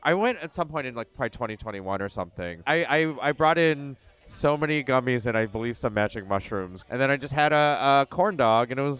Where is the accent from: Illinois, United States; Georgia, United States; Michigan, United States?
Michigan, United States; So I grew up in Michigan.